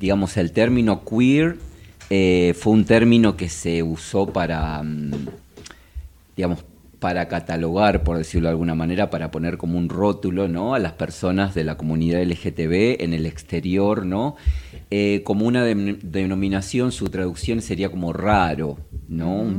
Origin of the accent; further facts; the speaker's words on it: Santa Fe, Argentina; born there; Nací en Santa Fe. Bien. Hace ya va a ser 45 años.